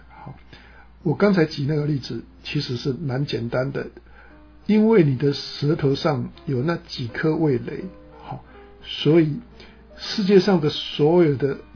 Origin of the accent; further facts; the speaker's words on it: China; 可能跟我们中国人在看中国人的眼光是不一样的吗